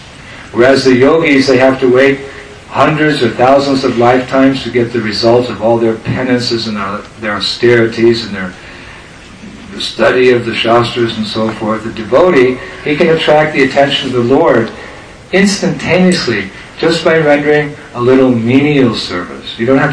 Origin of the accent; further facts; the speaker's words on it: United States; I said, oh, I'm from America.